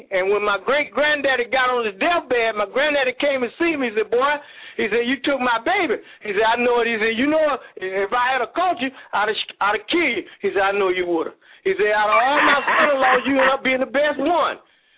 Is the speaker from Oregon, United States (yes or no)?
no; Jacksonville, Florida, United States; I'm from Jacksonville, Florida.